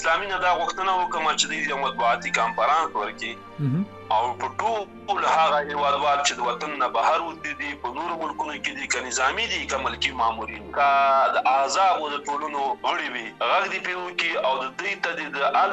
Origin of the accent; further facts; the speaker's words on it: Afghanistan; ما ورته کړل زه د افغانستان یم